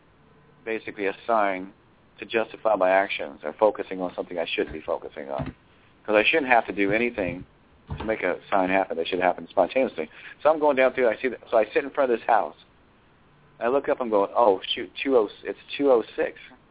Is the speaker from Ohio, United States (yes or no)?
yes; Ohio, United States; about 6 months later, I went back home. I'm from Ohio. So I went home